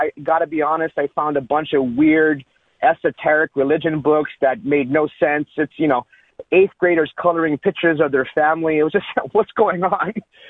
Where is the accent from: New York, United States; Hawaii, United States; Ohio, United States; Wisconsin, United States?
Hawaii, United States; I'm native Hawaiian. I speak the Hawaiian language, the whole deal.